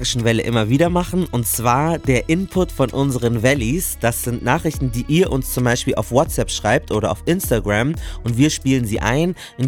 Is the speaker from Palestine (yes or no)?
yes; Palestine; ich bin aus Palästina.